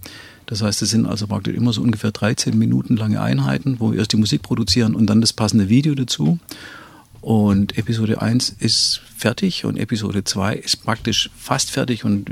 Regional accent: Swabia, Germany; accent: Swabian; first language Swabian German; dass es letztendlich meine Muttersprache ist

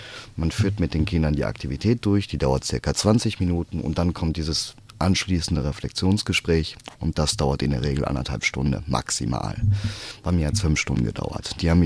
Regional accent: Recklinghausen, North Rhine-Westphalia, Germany; born or raised there

